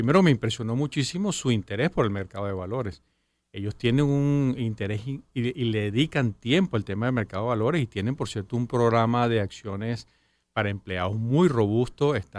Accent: Venezuela; que recuperemos un poco más el autoestima de como venezolanos.

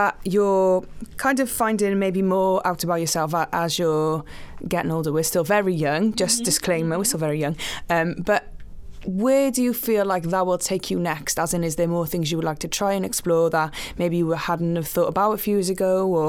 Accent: Wales, United Kingdom; now I'm so aware that I'm very Welsh, I'm also very Jamaican, and I feel like I have a nice blend of the two together

